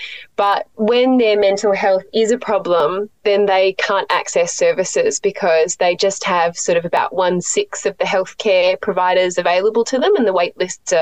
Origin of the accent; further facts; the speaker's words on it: Western Australia, Australia; Over in WA, so I grew up